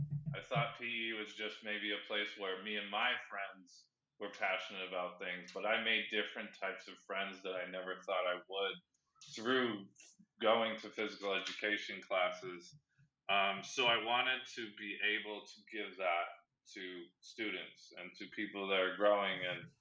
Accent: Indonesia; first language Indonesian; English is a second language; I mean, obviously I'm not Indonesian, but I learned Indonesian before I learned English because of my nanny. And the culture, just everything makes sense to me. Favorite food is Indonesian.

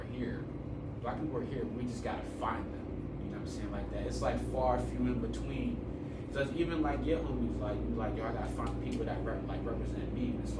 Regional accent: Edgewood, Maryland, United States; now in Oceanside, United States; So, Edgewood, Maryland is where I'm from.

